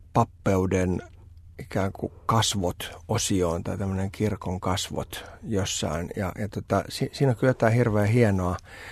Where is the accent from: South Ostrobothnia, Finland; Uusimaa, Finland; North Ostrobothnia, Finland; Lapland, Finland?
Uusimaa, Finland; Helsinki; Itä-Helsinki, josta siis minä olen kotoisin ja sen kyllä huomaa